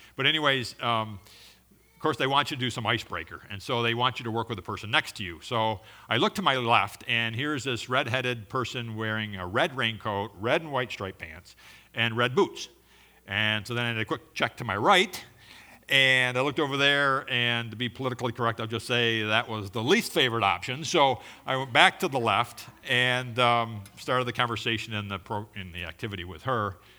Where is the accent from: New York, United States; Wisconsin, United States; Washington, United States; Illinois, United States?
New York, United States; Born and raised in Chautauqua County on the south side of the county, over near Jamestown, went to Southwestern School where my parents were both teachers